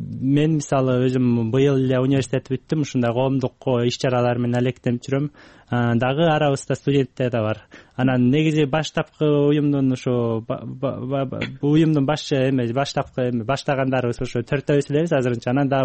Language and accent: Kyrgyz; Naryn, Naryn Region, Kyrgyzstan; өзүмдүн Нарындан болом